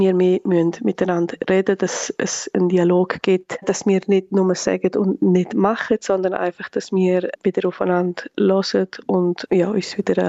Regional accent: Graubünden, Switzerland; now in Barcelona, Spain; Ich bin im Oberengadin aufgewachsen und das ist für mich prägend gewesen und sehr wichtig.

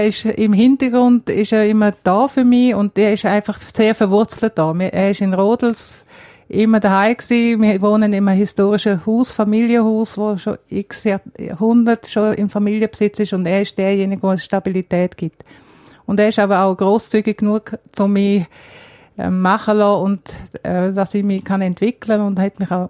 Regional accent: South Africa; Ich bin jetzt kürzlich eben in Südafrika gewesen. Das ist eigentlich mein Heimatland. Ich bin dort geboren und bin als Kind schon mit meinen Eltern im Krügerpark gewesen.

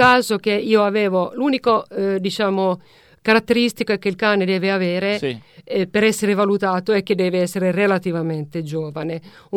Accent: Finland; Italian is a second language; è un nome finlandese, appunto sono finlandese

